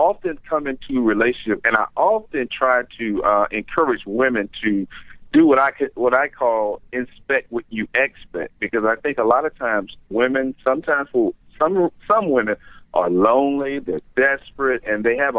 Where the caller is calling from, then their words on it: Atlanta, Georgia, United States; I'm in Atlanta, Georgia today.